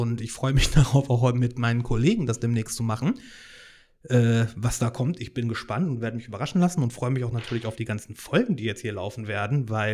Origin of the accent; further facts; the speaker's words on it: Hannover, Lower Saxony, Germany; Ich bin zwar nicht aus Berlin, ich bin aus Hannover